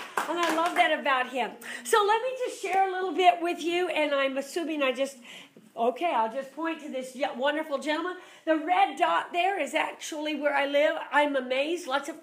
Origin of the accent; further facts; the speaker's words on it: Kansas City, Missouri, United States; I grew up in Kansas City, Missouri, but I love to tell people all the time it's not true, but I like to say it anyway.